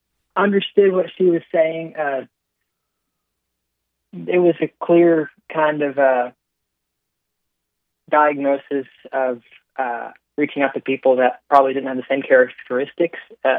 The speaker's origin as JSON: {"language": "English", "region": "Oklahoma", "country": "United States", "said": "I'm from the Cherokee Nation. I'm a Cherokee Nation citizen, so I think I've spent plenty of time talking with people that don't exactly have the same skin tone as me."}